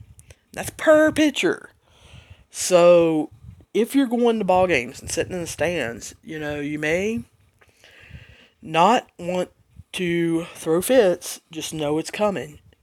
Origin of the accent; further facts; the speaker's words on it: the South, United States; since I'm a Southerner, hoot and holler